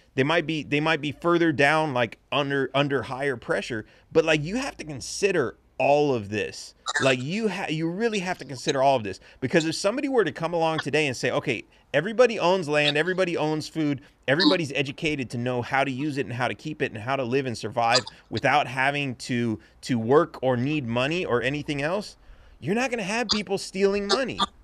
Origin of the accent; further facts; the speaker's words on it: Los Angeles, California, United States; cause I grew up in Los Angeles and I remember hearing like several stories about people who owned exotic cats.